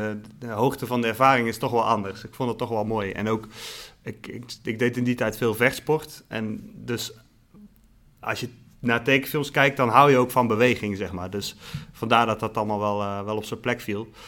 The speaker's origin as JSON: {"language": "Dutch", "town": "Breda", "region": "North Brabant", "country": "Netherlands", "said": "Nee, ik kom uit Breda."}